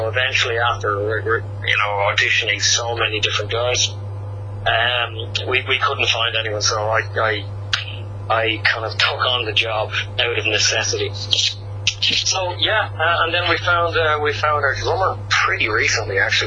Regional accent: Dublin, Leinster, Ireland; now in Paris, France; I'm from Dublin, originally.

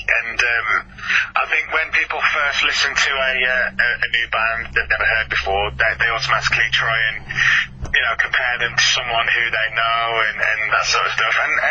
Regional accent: Walsall, West Midlands, United Kingdom; we're from Walsall in the West Midlands.

